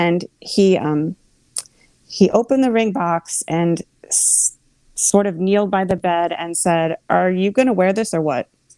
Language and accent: English; Pennsylvania, United States; And they were a different breed than Central Pennsylvania. And here was this guy from my hometown.